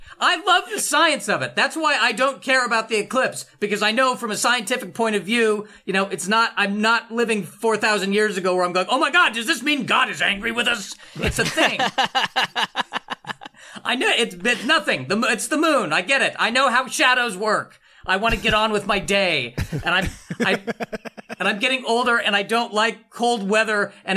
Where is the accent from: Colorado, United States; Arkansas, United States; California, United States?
Colorado, United States; now in Phoenix, United States; I'm from Colorado. I never want to go back because of the cold.